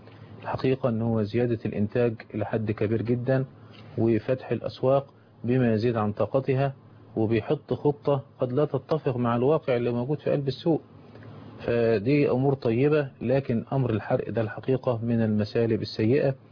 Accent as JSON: {"language": "Arabic", "country": "Egypt", "said": "إن إحنا عندنا في مصر"}